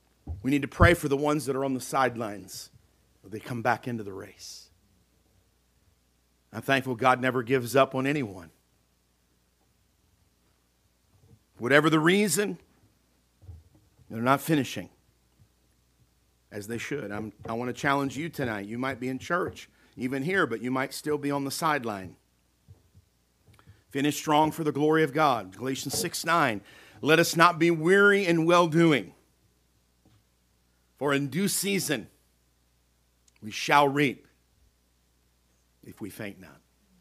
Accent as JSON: {"language": "English", "country": "Canada", "said": "You might bleed red and white, you know, as a Canadian. We might bleed red and white."}